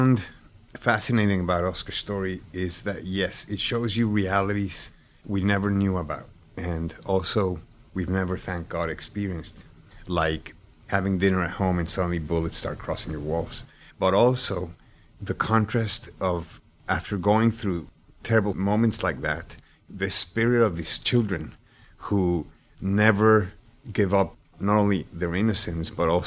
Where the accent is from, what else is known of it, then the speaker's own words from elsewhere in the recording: Mexico; moved away as an adult; I was born in Mexico, raised there.